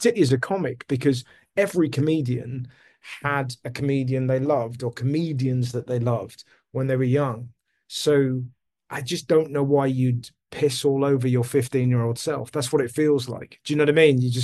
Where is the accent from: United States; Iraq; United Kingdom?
United Kingdom; England; it takes so much courage to to take off the shackles of being English and go up to somebody and say that you like them